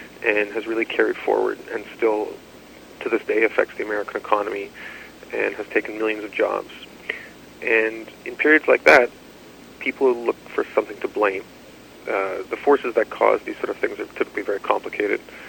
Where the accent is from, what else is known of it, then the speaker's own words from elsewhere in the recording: Canada; as a Canadian